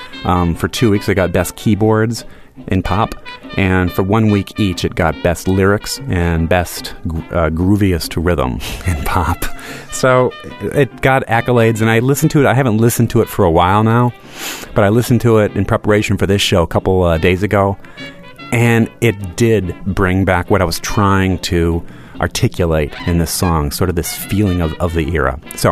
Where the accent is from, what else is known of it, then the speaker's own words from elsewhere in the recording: Rock Island, Illinois, United States; where I was growing up, which is the Quad Cities, I grew up in Rock Island, Illinois.